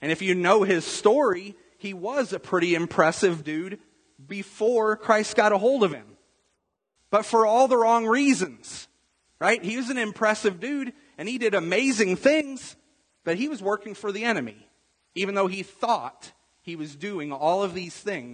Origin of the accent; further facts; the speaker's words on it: United States; a lot of that's really kind of irrelevant to me as an American.